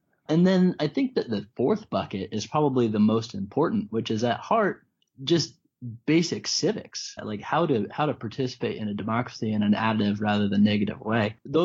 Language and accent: English; Colorado, United States; I'm from Colorado, so I think about camping.